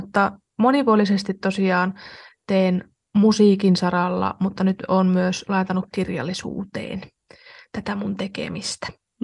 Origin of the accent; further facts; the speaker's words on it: Oulu, North Ostrobothnia, Finland; No, mä oon oululainen